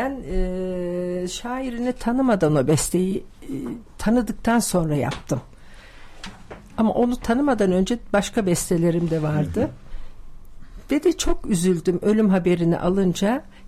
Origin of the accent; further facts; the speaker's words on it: Istanbul, Turkey; moved away; also born or lived in Bayburt / Hamburg; Efendim ben 1958 Bayburt doğumluyum. Aslen Rizeliyim. Çocukluğum İstanbul'da, gençlik yıllarım Hamburg'da geçti ve tekrar dönüş yaptık. Açıkçası bir gurbetçi çocuğuyum ben.